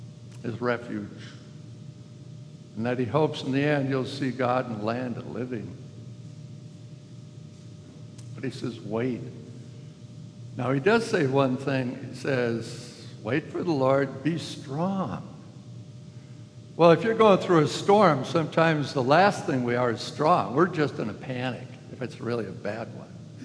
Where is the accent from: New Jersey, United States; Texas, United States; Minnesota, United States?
Minnesota, United States; I grew up in Minnesota, just north of St. Paul, Minneapolis.